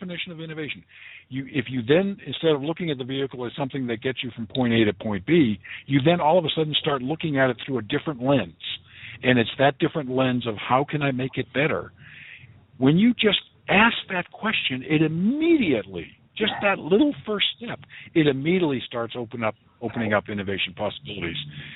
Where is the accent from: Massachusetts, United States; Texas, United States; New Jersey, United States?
Massachusetts, United States; Boston; I grew up in the Boston area and Walden Pond and all of that.